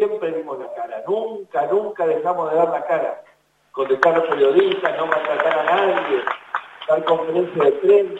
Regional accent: Argentina

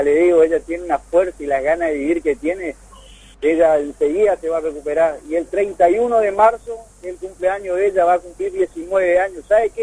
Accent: Monte Caseros, Corrientes, Argentina; 2-24 internados ahí en mi pueblo, en Monte Casero.

